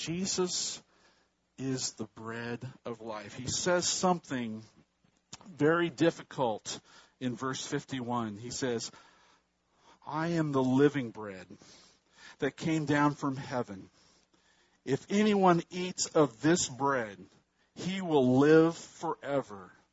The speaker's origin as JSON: {"language": "English", "region": "California", "country": "United States", "tie": "born or raised there", "said": "I grew up in the San Joaquin Valley, the breadbasket of the United States."}